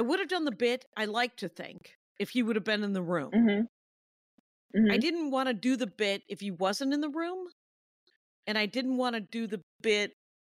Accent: Wisconsin, United States; I'm from Wisconsin. I'm too much a Minneapolis comic

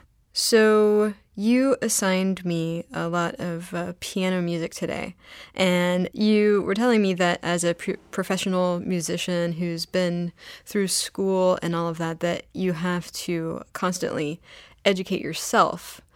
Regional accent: Texas, United States; I'm from Texas.

